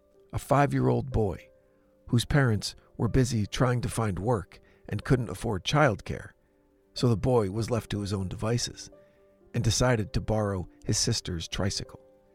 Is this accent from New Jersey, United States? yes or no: yes; New Jersey, United States; I grew up in New Jersey, just a few minutes away from the most haunted road in America, Clinton Road.